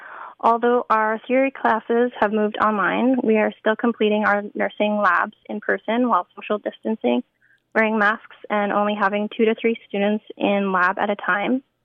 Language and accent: English; Prince Albert, Saskatchewan, Canada; I chose to take my nursing degree here in Prince Albert because it's my hometown. I grew up here and still currently live here.